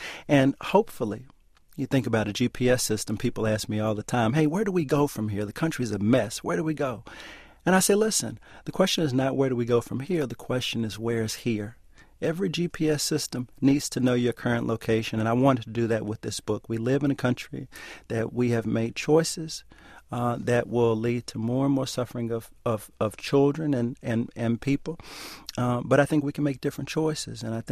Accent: Texas, United States; I'm from Texas where football is everything

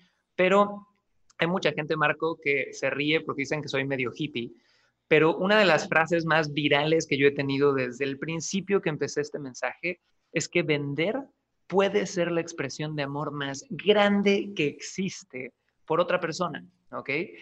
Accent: Cancún, Quintana Roo, Mexico; Yo nací, chicos, en Cancún, Quintana Roo, México. Mi padre, inmigrante chileno, mi mamá de Ciudad de México

